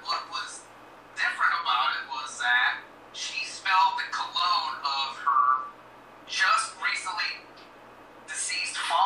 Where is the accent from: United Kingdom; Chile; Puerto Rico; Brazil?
Puerto Rico; now in Italy; Yeah, so I mean, I'm from Puerto Rico.